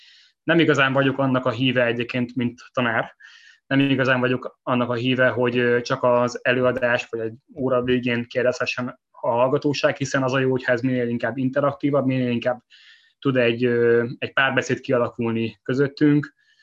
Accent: Bicske, Fejér, Hungary; born there; Amit rólam érdemes tudni az az, hogy egyébként bicskei születésű vagyok.

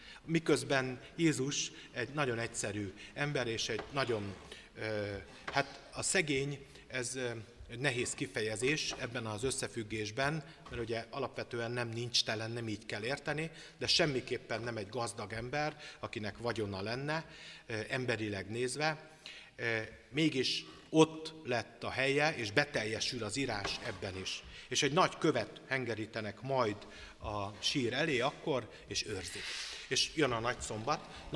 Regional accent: Szabolcs-Szatmár-Bereg, Hungary; én vidéken nőttem fel, Szabolcsban, legalábbis 14 éves koromig

